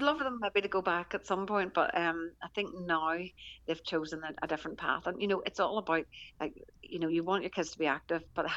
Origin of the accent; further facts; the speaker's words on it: Lisburn, Northern Ireland, United Kingdom; I'm from Lisburn, so Lisna Garvey, one of the best hockey clubs in all of Ireland on my doorstep here.